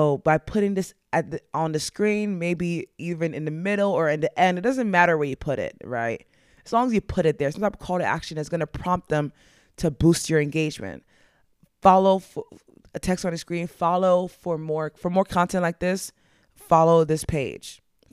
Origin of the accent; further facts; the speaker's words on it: New York, United States; accent: New York; Why did my New York accent just come out?